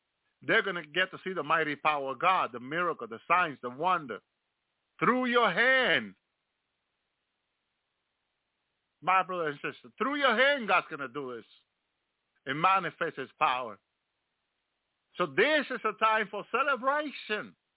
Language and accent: English; Dominican Republic; I'm from the Dominican Republic, but he didn't show me sending me to the Dominican Republic.